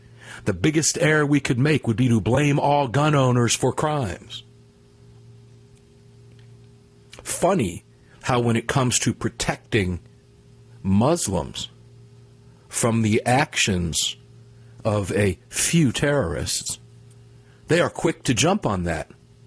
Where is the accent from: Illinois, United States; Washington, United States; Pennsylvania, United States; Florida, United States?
Florida, United States; Tampa; this program will be coming to those of you down in my hometown of Tampa, Florida, and the Sarasota area.